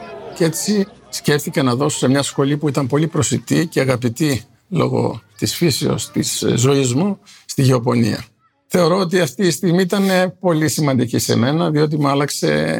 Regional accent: Epanomi, Central Macedonia, Greece; born there; Γεννήθηκα στην Επανομία.

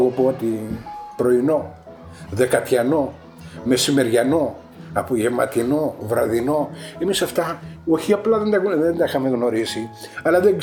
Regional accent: Asprochori, Epirus, Greece; το χωριό μου ονομάζεται Ασπροχώριο Δοδόνης Ιωαννίνων. Γεννήθηκα και μεγάλωσα στη γωνία στο Τζάκι μετά τον πόλεμο, σε ένα χωριό καμένο από τους Γερμανούς, ολοσχερός.

